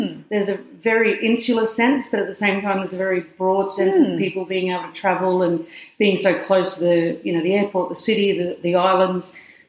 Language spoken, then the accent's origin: English; Blacktown, New South Wales, Australia; now in Wynnum, Australia; I know. Born and bred in Blacktown and grew up in Cameron, so don't mess with the Westies. No, we moved up here.